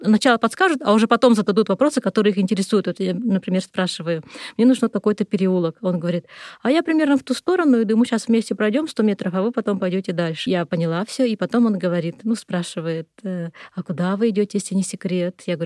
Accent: Siberia, Russia; Я говорю, вот из России, там, из Сибири.

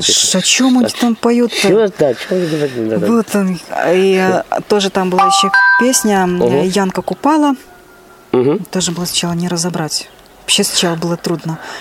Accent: Komsomolsk-on-Amur, Khabarovsk Krai, Russia; now in Moscow, Russia; получилось так, что родился в России. Вот. Сам приехал из Дальнего Востока, это Хабаровский край, Комсомольск-на-Амуре.

